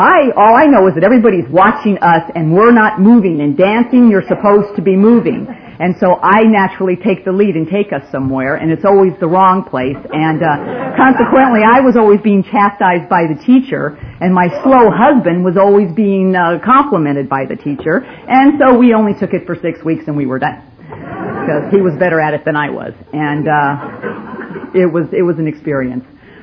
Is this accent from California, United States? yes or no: yes; California, United States; Even though I came from California and it was really warm and it's really cold here, I still wore my really cute California little sandals last night